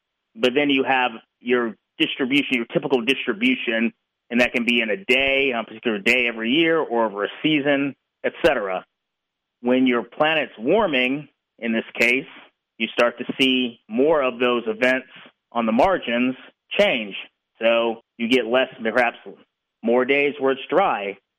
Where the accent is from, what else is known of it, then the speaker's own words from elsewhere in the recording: Seattle, Washington, United States; extreme heat relative to normal in my hometown of Seattle, where it was almost 80 degrees in March. I can't ever remember seeing anything like that when I was little.